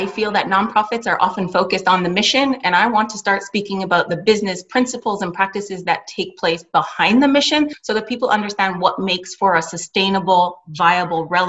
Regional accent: Canada; moved away as an adult; also born or lived in Britain; now in United States; I am originally Canadian and moved to Britain after I finished my studies, and then I lived there for 18 years.

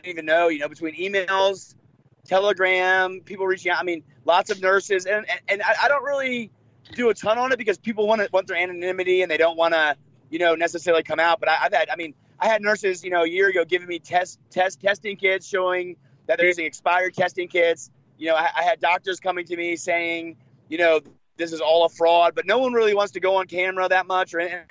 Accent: Washington, District of Columbia, United States; I grew up in Washington, D.C., and I love that city.

